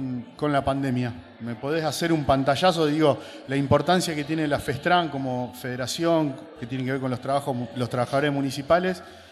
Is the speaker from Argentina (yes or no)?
yes; Rosario, Santa Fe, Argentina; somos de Aire Libre Radio Comunitaria, del oeste de la ciudad de Rosario